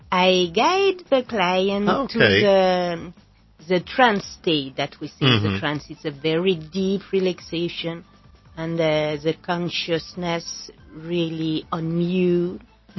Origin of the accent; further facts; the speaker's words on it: France; accent: French; English is a second language; I'm sorry. I did my best to lose my French accent.